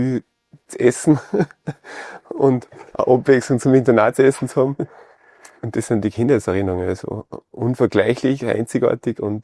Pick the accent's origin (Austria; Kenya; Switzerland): Austria; Zell am See, Salzburg; aufgewachsen im Pinzgau, in Zell am See. Viel Schnee, auch damals schon Winter mit weniger Schnee.